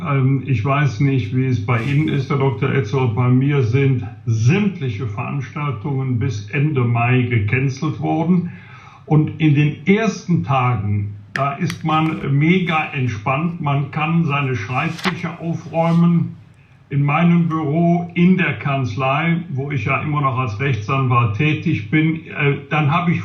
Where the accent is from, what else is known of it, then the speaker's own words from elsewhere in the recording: Bergisch Gladbach, North Rhine-Westphalia, Germany; über Jahrzehnte nicht nur in meiner Heimatstadt Bergisch Gladbach war, sondern auch in unmittelbarer Nachbarschaft zu meinem Elternhaus.